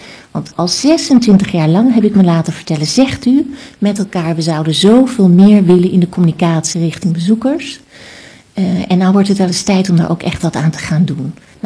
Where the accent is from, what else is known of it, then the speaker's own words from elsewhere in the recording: Amersfoort, Utrecht, Netherlands; Ik kom uit Amersfoort.